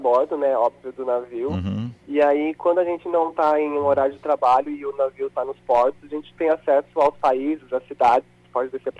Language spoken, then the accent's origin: Portuguese; Jundiaí, São Paulo, Brazil; Mas eu morei no bairro Eloy Chaves a minha vida toda.